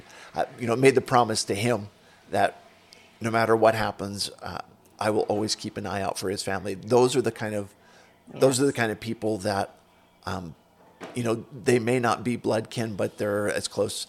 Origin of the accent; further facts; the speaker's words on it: Philadelphia, Pennsylvania, United States; now in Pittsburgh, United States; I grew up out in Philadelphia. I moved to Pittsburgh.